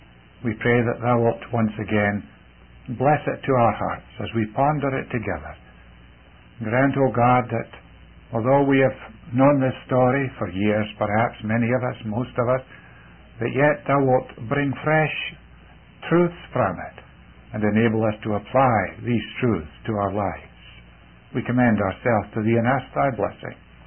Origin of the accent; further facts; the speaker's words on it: Scotland, United Kingdom; also born or lived in India; I was born in India. The first 5 years of my life were spent in India with my parents, who were missionaries there. And then I was taken to Scotland at the age of five.